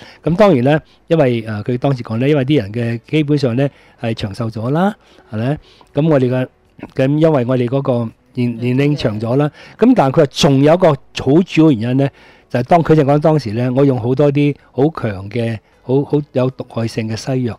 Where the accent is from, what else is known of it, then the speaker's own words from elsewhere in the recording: China; 即係我哋中國人都好認識噶啦